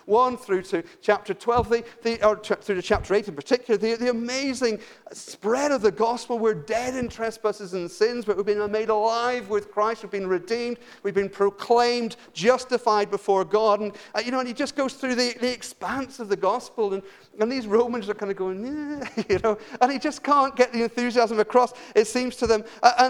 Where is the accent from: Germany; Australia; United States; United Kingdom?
United Kingdom; England; I'm not actually Irish, you understand. I'm actually English